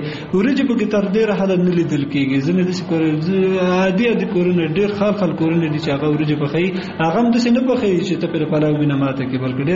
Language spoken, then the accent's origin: Pashto; Kunar, Afghanistan; زه اصلا د کونړ ولایت اوسیدونکو یم